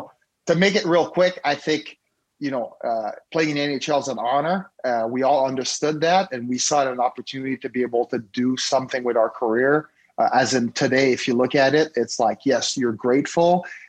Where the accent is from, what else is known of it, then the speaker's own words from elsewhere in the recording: Montreal, Quebec, Canada; I'm from Montreal, Canada. Football was not big in the early 2000s, late 90s.